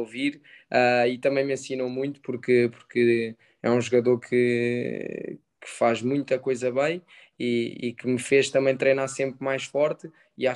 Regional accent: Lisbon, Portugal; moved away; eu sou natural de Lisboa, e há 12 anos que não estava aqui

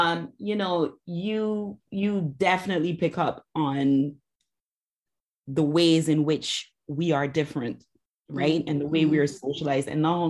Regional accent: Barbados; And I'm from the Caribbean. I grew up in Barbados.

